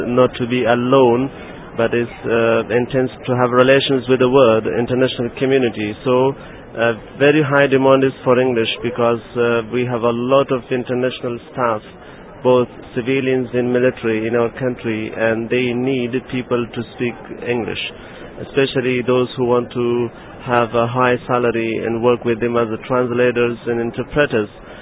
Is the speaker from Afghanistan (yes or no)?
yes; Kabul, Afghanistan; I'm from Kabul, Afghanistan.